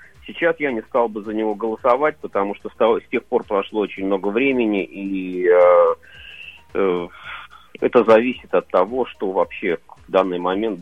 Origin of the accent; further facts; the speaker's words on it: Moscow, Russia; moved away; Я живу не в Москве уже. Я как коренной москвич, я смылся из Москвы лет 10 назад. Я живу за городом.